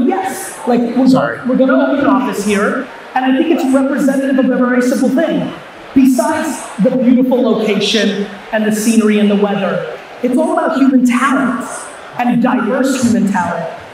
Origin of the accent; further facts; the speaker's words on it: New York, United States; I am the man. I'm a New Yorker. And I'm a Jersey boy.